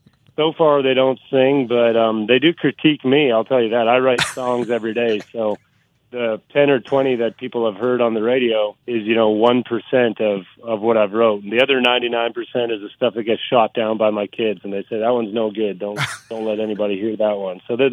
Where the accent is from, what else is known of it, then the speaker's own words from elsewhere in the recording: Alberta, Canada; now in Nashville, United States; a kid who was born and raised in Northern Alberta. And I've been living in Nashville for 13 years.